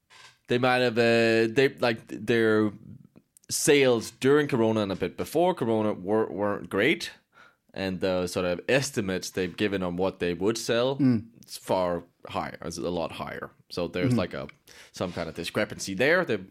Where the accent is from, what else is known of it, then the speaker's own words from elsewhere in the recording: Denmark; Jaffa, Denmark.